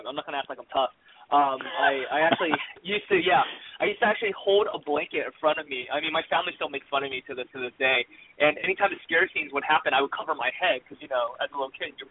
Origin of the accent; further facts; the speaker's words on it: Long Beach, California, United States; I'm from Long Beach originally, and Long Beach, Orange County, and I grew up in the 80s